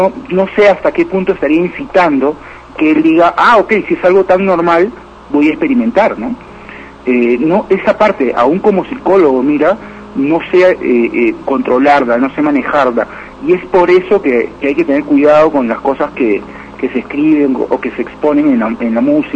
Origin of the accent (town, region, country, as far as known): Peru